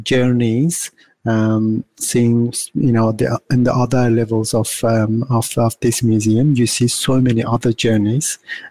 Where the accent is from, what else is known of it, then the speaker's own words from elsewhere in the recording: Afghanistan; also born or lived in Iran; now in Melbourne, Australia; Yeah, so I'm originally from Afghanistan. I lived in Iran for quite a while. And then the last 14 years, I'm living in Australia. And a year ago, I moved from Adelaide to now Melbourne.